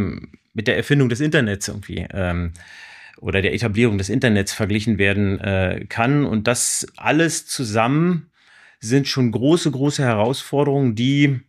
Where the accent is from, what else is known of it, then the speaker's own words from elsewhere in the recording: Berlin, Germany; Genau, du bist hier in Berlin und ich bin auch Berliner. Ich bin vor 52 Jahren hier in Berlin geboren und ich habe als 16-Jähriger von der Ostseite auf die Mauer geguckt, als sie gefallen ist.